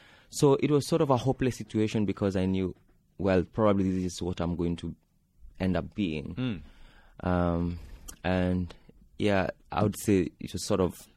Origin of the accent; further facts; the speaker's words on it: Nairobi, Kenya; I was born and brought up in Mathare slums. It's one of the largest slums in the country, probably the second largest in Kenya after Kibera